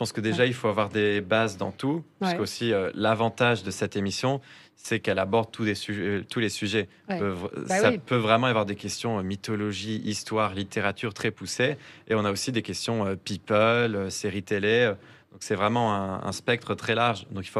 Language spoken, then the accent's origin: French; Toulouse, Occitanie, France; En fait, alors, je suis originaire de Toulouse.